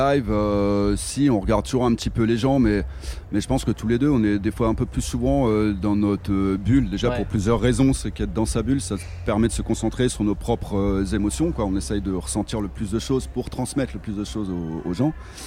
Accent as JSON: {"language": "French", "region": "Bourgogne-Franche-Comté", "country": "France", "tie": "born there", "also_born_or_lived": "Montpellier / Dijon / Paris", "said": "Je suis né en Bourgogne, j'ai fait mes études de photo à Montpellier. Et après, j'ai fait Dijon et puis Paris."}